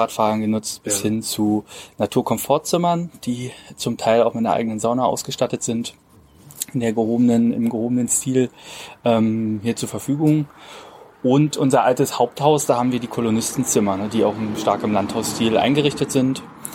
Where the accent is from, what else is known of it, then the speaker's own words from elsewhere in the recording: Cottbus, Brandenburg, Germany; 28 Jahre alt, komme aus der Region. Ich bin gebürtiger Cottbusser